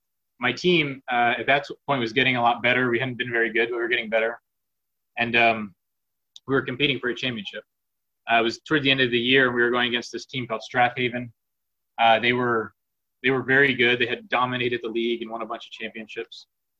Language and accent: English; Pennsylvania, United States; I grew up right outside of Philly, went to a large public high school there with 4,000 students.